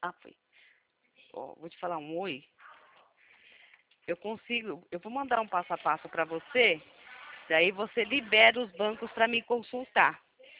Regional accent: Atibaia, São Paulo, Brazil; Eu sou daqui de do interior de São Paulo, de Atibaia.

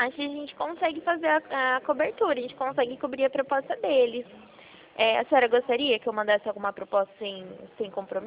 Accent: São Paulo, Brazil; Sou aqui do interior de São Paulo.

